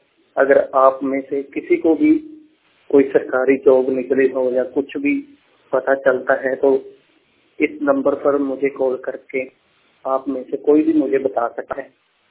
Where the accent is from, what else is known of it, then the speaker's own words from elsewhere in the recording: Wadala, Punjab, India; मैं अमृतसर का रहने वाला हूँ। जिला मेरा अमृतसर पड़ता है और गांव रामतीर्थ के पास वडाला का रहने वाला हूँ मैं।